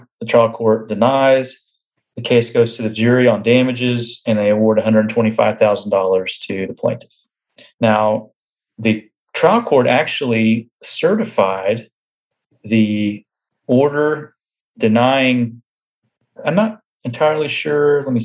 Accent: El Reno, Oklahoma, United States; I'm from El Reno.

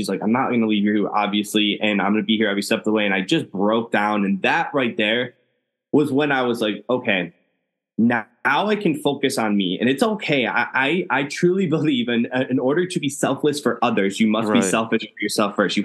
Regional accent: Cleveland, Ohio, United States; So I'm from Cleveland, Ohio, and we have to rush you from our local hospital to the main campus to figure out what's going on.

